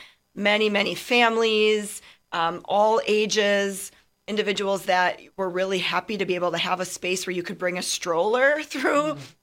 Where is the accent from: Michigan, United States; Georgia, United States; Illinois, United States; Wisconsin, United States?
Wisconsin, United States; Waupaca; So I am from Wapaka. I do not live in the Rapids area